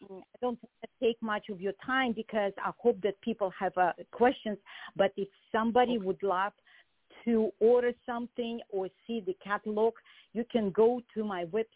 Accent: Russia; English is a second language; now in United States; I have a very health-oriented mind because I grew up in Russia.

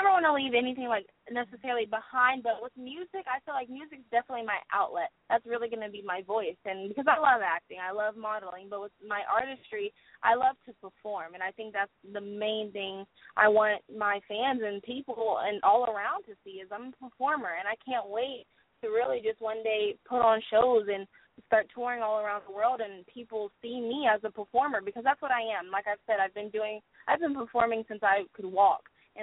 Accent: Houston, Texas, United States; But I'm a 19-year-old, and I'm from Houston, Texas.

